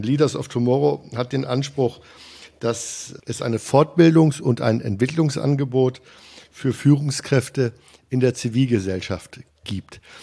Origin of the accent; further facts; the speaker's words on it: Lower Saxony, Germany; ich komme aus dem Weserbergland, also da, wo quasi Niedersachsen anfängt, hügelig zu werden.